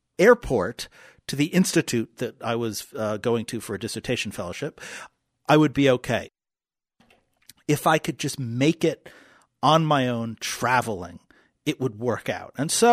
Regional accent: New York City, New York, United States; So I ended up living there for a while, and I grew up in New York City.

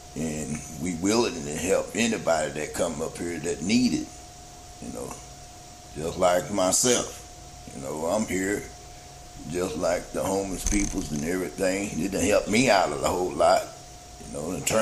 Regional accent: Grand Rapids, Michigan, United States; now in mid-Missouri, United States; I come from Grand Rapids, Michigan. You know, there in Grand Rapids, Michigan, it's a lot different than it is here in mid-Missouri.

